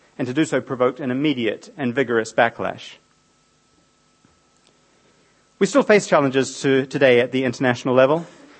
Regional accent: New Zealand; I was growing up in New Zealand, when homosexuality was still a criminal offence.

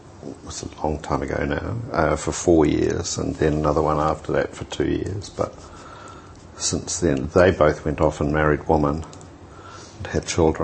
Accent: Newmarket, Auckland, New Zealand; born there; I was born in Newmarket, so I haven't come far because I still live in Newmarket. Yeah. But I have lived overseas in Thailand for a year, and I worked in the United Arab Emirates for 5 years.

